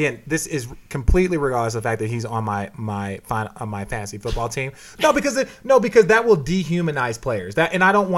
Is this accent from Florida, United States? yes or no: no; Phoenix, Arizona, United States; so I grew up in Phoenix and the Diamondbacks.